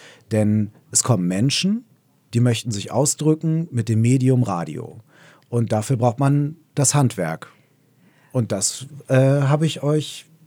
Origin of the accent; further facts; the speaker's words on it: Solingen, North Rhine-Westphalia, Germany; born there; ich bin in Solingen geboren. Und meine Eltern leben auch immer noch in Solingen.